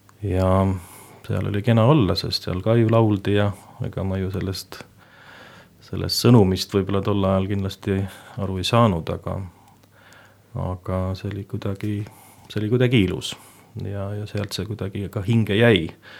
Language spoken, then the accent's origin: Estonian; Pärnu, Pärnu County, Estonia; also born or lived in Tootsi; Ja sündisin siis tõesti Tootsis ja sealt siis tagasi Pärnusse. Nii et kogu lapsepõlv kuni 8. klassi lõpuni välja ongi Pärnus möödunud, koolivaheajad küll Vändramaal Võidulas ja sealt edasi siis juba Tallinn.